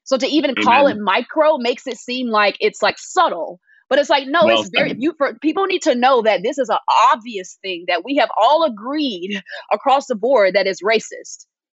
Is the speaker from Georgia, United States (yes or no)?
yes; Georgia, United States; I grew up in Georgia, so I just get her sense of humor